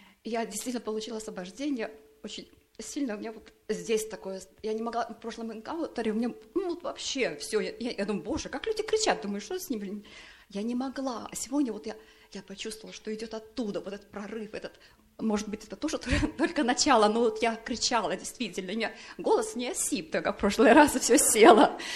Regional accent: Belarus; Я приехала из Беларуси.

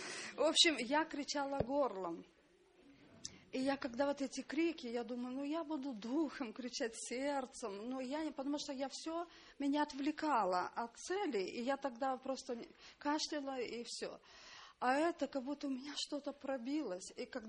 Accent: Trakai, Vilnius County, Lithuania; из Литвы, Стракай.

